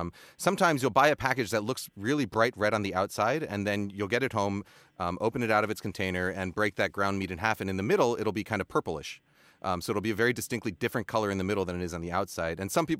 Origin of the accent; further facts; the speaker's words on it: Boston, Massachusetts, United States; born there; My birthplace, my old stomping grounds.